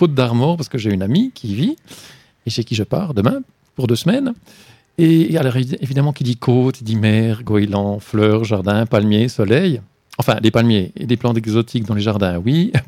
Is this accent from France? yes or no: no; Switzerland; Quand on est suisse, on les trouve tous charmants.